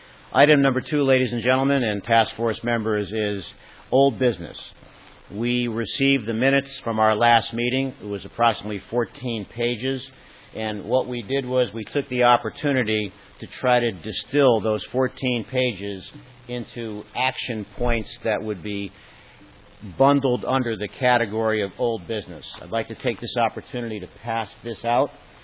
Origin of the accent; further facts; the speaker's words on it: North Haven, Connecticut, United States; from North Haven, Connecticut